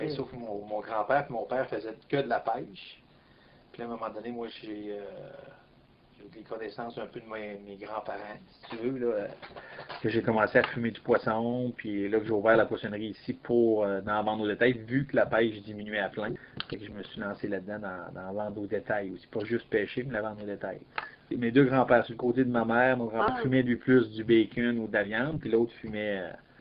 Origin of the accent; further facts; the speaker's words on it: Kamouraska, Quebec, Canada; je suis né le 9 mars 1970. Je viens de Kamouraska, je suis né à Kamouraska, j'ai toujours vécu là, mes ancêtres aussi, ici en région. Puis on est une famille de pêcheurs, de grand-père, puis père, puis moi aussi.